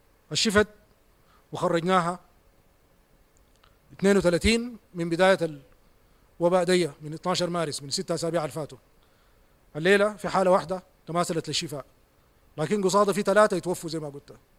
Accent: Sudan; نحن كشعب سوداني

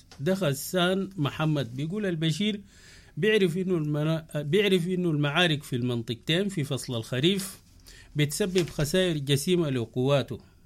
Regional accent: Sudan; احنا كلنا سودانيين وهمنا وطننا

